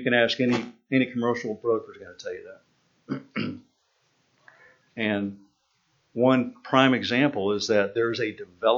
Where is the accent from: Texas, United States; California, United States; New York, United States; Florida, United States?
Florida, United States; Brooksville; also born or lived in Tampa; I grew up in Brooksville during the 1960s and 70s. Moved to Tampa in 1977.